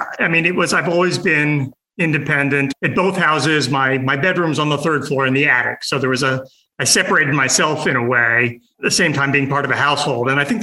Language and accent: English; Washington, District of Columbia, United States; I'm from Washington, D.C. I've got a younger brother and two stepsisters who are essentially my age.